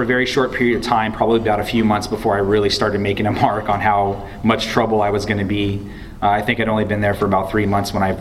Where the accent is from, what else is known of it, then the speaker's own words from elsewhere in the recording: Houston, Texas, United States; also born or lived in San Antonio; I was born in San Antonio, Texas in 1986. My family and I lived there for about 3 years when we moved to Houston. I was very young when I moved here